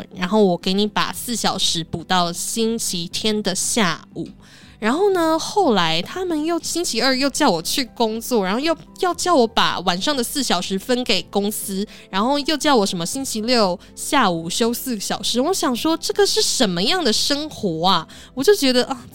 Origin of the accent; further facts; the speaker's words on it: Taiwan; 然后呢，我就是台湾人